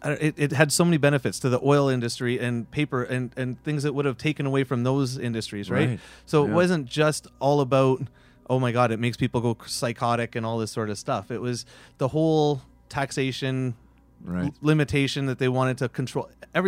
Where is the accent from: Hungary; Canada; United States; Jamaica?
Canada; Like, I'm a Canadian, you're a Canadian.